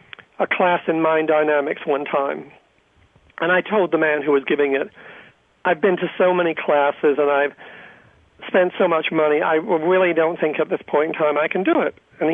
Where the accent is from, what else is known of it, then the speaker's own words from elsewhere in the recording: England, United Kingdom; I grew up in England during the war